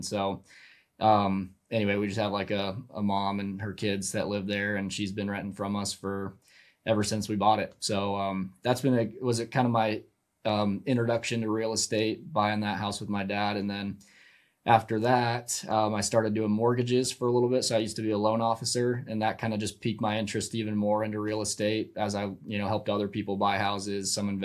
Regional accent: South Carolina, United States; So I'm from South Carolina originally. That's where I was born and raised till I graduated high school.

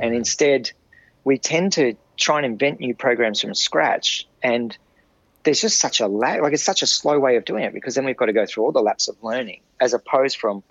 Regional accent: Sydney, New South Wales, Australia; I spent most of my life growing up in Sydney

